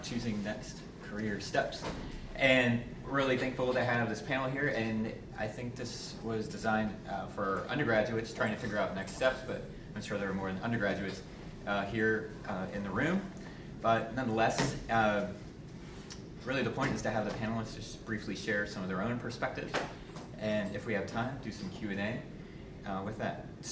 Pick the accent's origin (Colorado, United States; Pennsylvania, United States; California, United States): Pennsylvania, United States; Hershey; Well, I'm from the Hershey area, so I did bring some